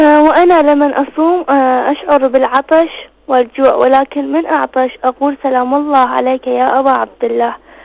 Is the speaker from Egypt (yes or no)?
no; Iraq; من العراق.